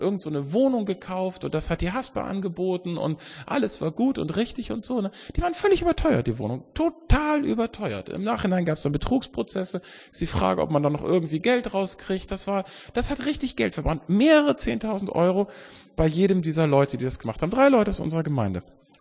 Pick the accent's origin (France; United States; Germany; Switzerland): Germany; Hamburg; Ich komme ja aus Hamburg, ne?